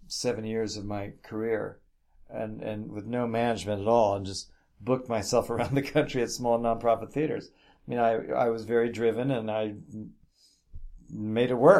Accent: New York City, New York, United States; maybe because I'm from New York City or maybe just nature gave me a pragmatic attitude about life.

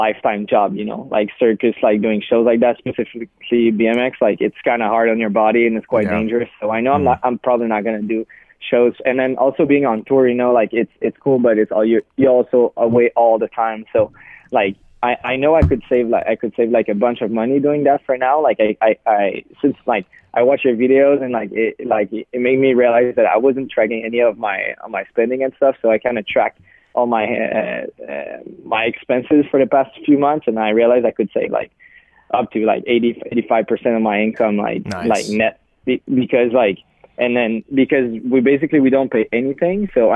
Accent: Montreal, Quebec, Canada; I'm from Canada, from Montreal specifically

